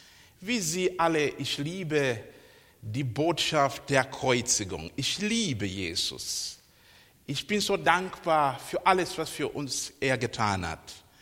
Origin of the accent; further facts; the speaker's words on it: Zambia; German is a second language; moved away as an adult; now in Germany; Ich stamme ursprünglich aus Sambia. Ich kam hier nach Deutschland quasi 1985. Ich habe hier studiert, promoviert und ich arbeite hier. Ich bin verheiratet. Inzwischen fühle ich mich wie ein Afro-Arzgebegler.